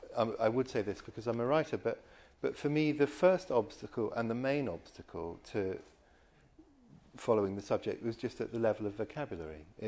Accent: Hong Kong; No, because I grew up in Hong Kong.

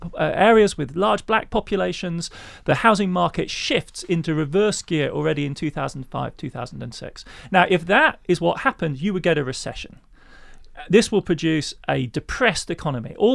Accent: Germany; also born or lived in England; I mean, I was born in England, I moved to Germany in the early 70s, to West Germany.

